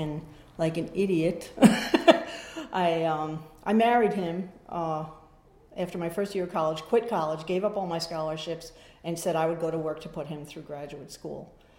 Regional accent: Yonkers, New York, United States; So, like I said, I grew up in Yonkers in an alcoholic family.

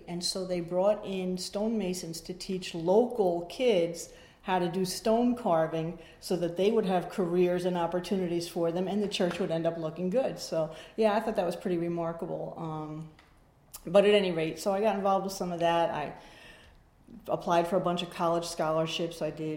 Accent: Yonkers, New York, United States; So, like I said, I grew up in Yonkers in an alcoholic family.

